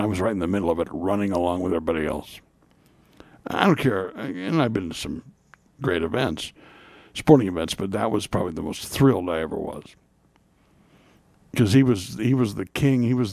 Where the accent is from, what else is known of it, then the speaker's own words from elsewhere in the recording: Lafayette, Indiana, United States; From my hometown, it's a five-hour drive to Columbus from Lafayette.